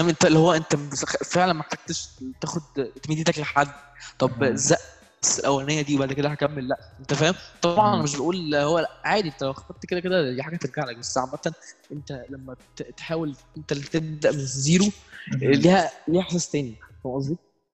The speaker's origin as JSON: {"language": "Arabic", "country": "Egypt", "said": "فاحنا عندنا في مصر هنا فاهم مفيش اللي هو كونسيبت"}